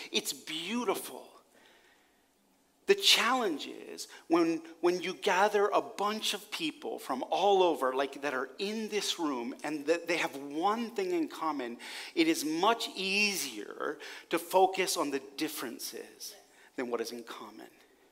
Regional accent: Pennsylvania, United States; moved away as an adult; also born or lived in Texas; now in Mexico City, Mexico; I grew up in Pennsylvania and in a very, like, sort of small world and had traveled a bit and moved around and, you know, lived in Texas for a while and then was back in Pennsylvania and then ended up in Mexico City with my wife.

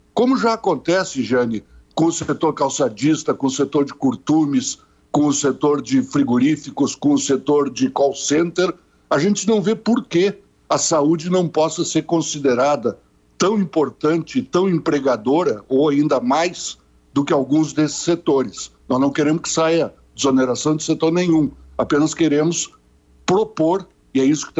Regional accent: Bagé, Rio Grande do Sul, Brazil; also born or lived in Santana do Livramento / Porto Alegre; Eu nasci em Santana do Livramento, me criei em Bagé, fui muito a Lavras do Sul e depois morei em Porto Alegre.

